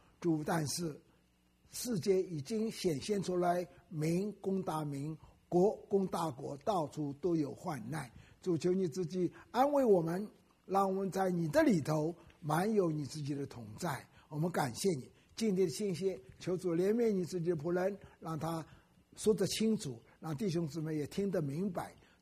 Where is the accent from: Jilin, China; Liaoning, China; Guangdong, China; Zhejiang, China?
Zhejiang, China; Wenzhou; 温州是我的老家，所以我去呢， 我觉得年纪大了，我快90岁的人了